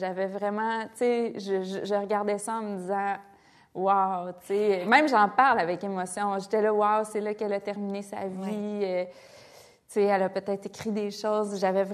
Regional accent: Val-Bélair, Quebec, Canada; born there; Je suis née à Val-Bélair. Ma première rue, c'était la rue Calcutta

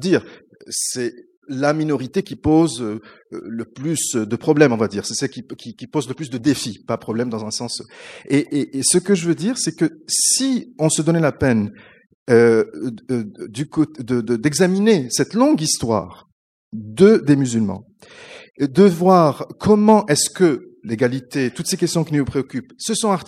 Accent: Toronto, Ontario, Canada; also born or lived in Quebec; je suis de Toronto, mais comme vous le voyez, je parle français et j'ai vécu très longtemps au Québec et je suis doctorant en philosophie politique à l'Université de Paris, même si j'habite au Québec.

